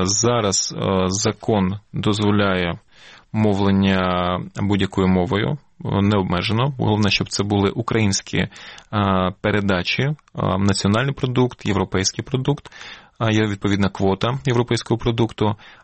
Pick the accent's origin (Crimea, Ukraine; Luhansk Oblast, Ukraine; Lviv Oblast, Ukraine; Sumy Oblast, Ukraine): Crimea, Ukraine; Я вам кажу, я говорю вам це як кримчанин.